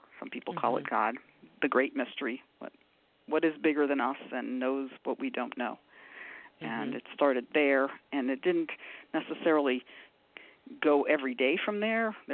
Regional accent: New York City, New York, United States; and I grew up in New York City, so I was doubly scared, scared for the people of New York City and scared for the people of Boston

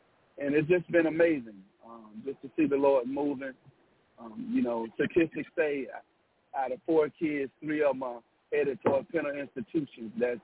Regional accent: Florida, United States; also born or lived in Atlanta; now in Los Angeles, United States; I'm originally from Florida. I moved from Atlanta to L.A.

